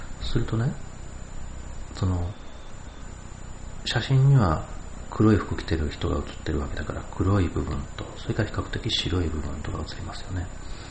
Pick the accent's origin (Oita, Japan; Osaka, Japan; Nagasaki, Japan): Osaka, Japan; Hirakata; now in Hikone, Japan; 枚方なんですけどね、僕の実家はね、日本で一番暑いと言われてる町で、山に囲まれてて